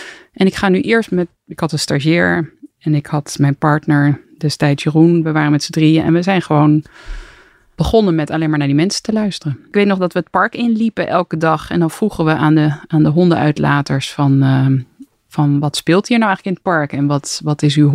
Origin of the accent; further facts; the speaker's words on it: Amsterdam, North Holland, Netherlands; En ik kwam zelf uit Amsterdam.